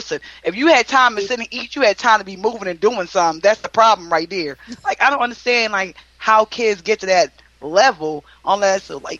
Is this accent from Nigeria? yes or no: no; Jamaica; I came from Jamaica.